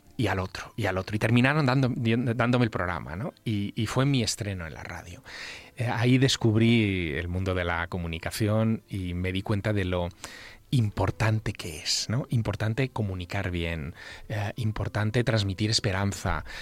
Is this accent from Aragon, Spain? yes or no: yes; Teruel, Aragon, Spain; Yo vivía entonces en Teruel. Claro, Teruel es una ciudad, es mi ciudad natal, una ciudad muy pequeña, de 30.000 habitantes, donde un niño inquieto puede, en fin, puede moverse por todas partes